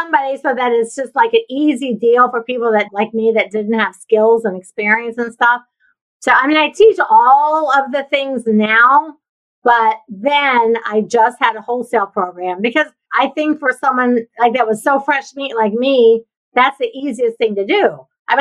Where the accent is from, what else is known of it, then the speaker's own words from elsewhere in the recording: Ohio, United States; So I was raised in Ohio in the Midwest. So I graduated high school in 1977.